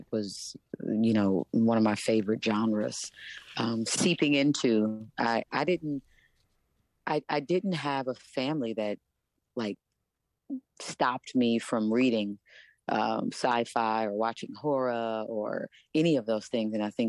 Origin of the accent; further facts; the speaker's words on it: Kansas City, Missouri, United States; the Coterie Theater's Young Playwrights Roundtable in my hometown, Kansas City.